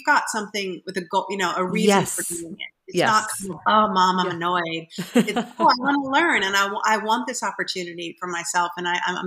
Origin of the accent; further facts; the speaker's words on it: New York City, New York, United States; Well, I grew up in New York City, went to an all-girls Catholic school my entire life, 15 years, which I loved, called Sacred Heart, and then went up to Cambridge and studied at Harvard for college.